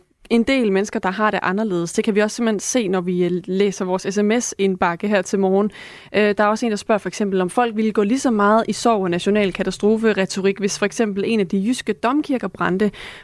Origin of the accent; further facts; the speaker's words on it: Esbjerg, Region of Southern Denmark, Denmark; now in Aarhus, Denmark; Personligt er jeg født og opvokset i Esbjerg, har boet i Aarhus det meste af mit liv